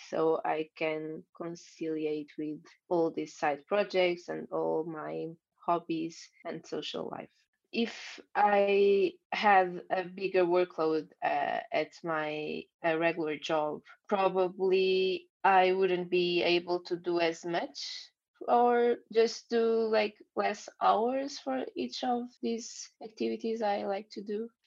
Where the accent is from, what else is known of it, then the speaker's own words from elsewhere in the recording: Lisbon, Portugal; also born or lived in Belgium / Netherlands; now in Bulgaria; I'm from Lisbon. What else? I lived in Belgium and in the Netherlands before, and now I'm starting my digital nomad lifestyle. I'm right now in Bulgaria.